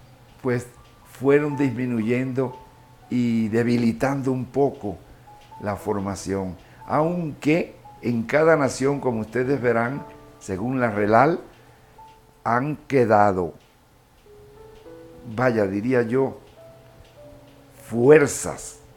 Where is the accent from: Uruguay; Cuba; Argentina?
Cuba; moved away; aún cuando en los años 60 que nosotros salimos de Cuba